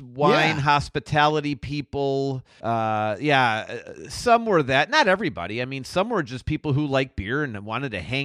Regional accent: Chicago, Illinois, United States; accent: Chicago; So they caught me twice with my Chicago accent, you know

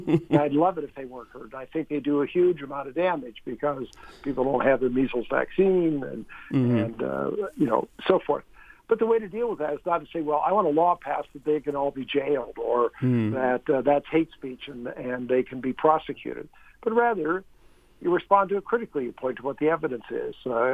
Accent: Canada; When I was a kid growing up in Canada

